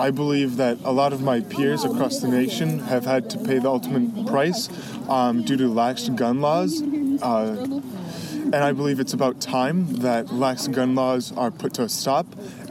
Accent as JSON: {"language": "English", "town": "Sherwood", "region": "Wisconsin", "country": "United States", "said": "I'm from Sherwood, Wisconsin. I go to Sherwood High School."}